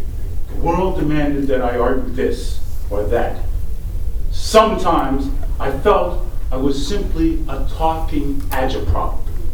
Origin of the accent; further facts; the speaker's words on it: Harlem, New York, United States; The fact that I grew up in Harlem taught me much. But the fact that my parents were both professionals